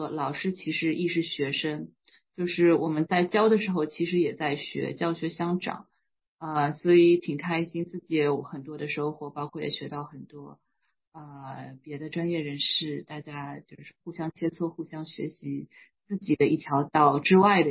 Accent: Suzhou, Jiangsu, China; moved away as an adult; now in Seattle, United States; 我来自中国的苏州，在苏州出生长大，然后来美国求学，攻读的法学院。一开始是在东海岸，包括求学和工作。

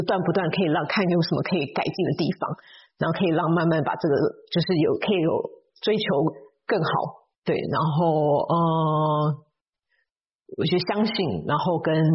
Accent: Taiwan; 我出生在台湾，然后我在台湾念。嗯我小学的时候有就是念台湾有一点特殊班

